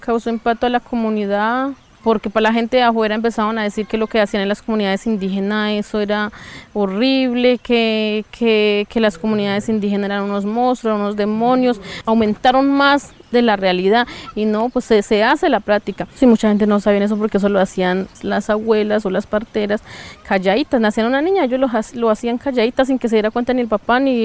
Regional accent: Marsella, Risaralda, Colombia; soy consejera del Consejo Regional Indígena de Risaralda CRIR, vengo del municipio de Marsella, resguardo indígena Suratena.

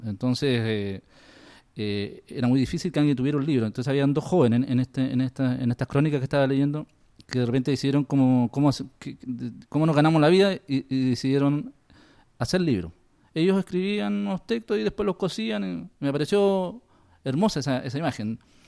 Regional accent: La Serena, Coquimbo, Chile; yo nací en Serena, en La Serena. Y vivía en el borde de la ciudad.

